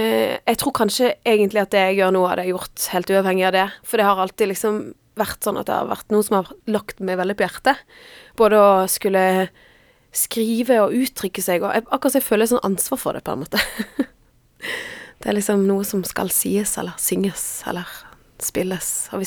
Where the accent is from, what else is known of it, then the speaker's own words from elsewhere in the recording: Frekhaug, Vestland, Norway; Jeg husker jeg snakket om når jeg vokste opp, at vannet på Frekkhaug var faktisk veldig god kvalitet på.